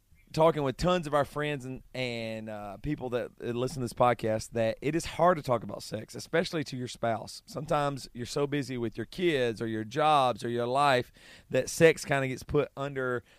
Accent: the South, United States; accent: Southern; This is my Southern accent coming out.

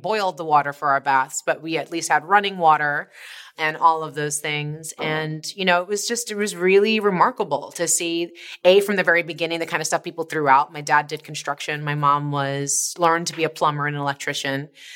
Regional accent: Brooklyn, New York, United States; born there; I was born in Coney Island, Brooklyn.

